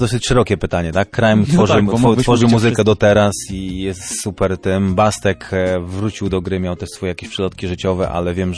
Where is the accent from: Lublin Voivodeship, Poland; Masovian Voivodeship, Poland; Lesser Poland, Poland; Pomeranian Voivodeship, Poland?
Pomeranian Voivodeship, Poland; Prabuty; ja rzeczywiście pochodzę z Prabut. Prabuty to było specyficzne miasto